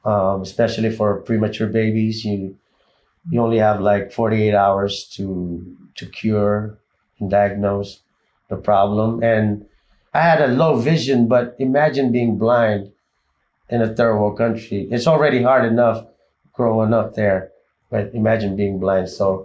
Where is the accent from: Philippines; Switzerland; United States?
Philippines; when I built a house in the Philippines, I built it, you know, I brought my whole team, my bandmates, my hometown.